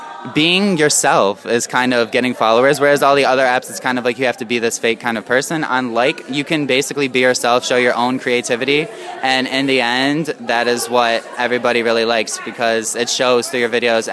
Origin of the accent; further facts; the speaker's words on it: Michigan, United States; now in Los Angeles, United States; But I have been able to be stable in Los Angeles. I moved from Michigan, so moving here, I'm stable now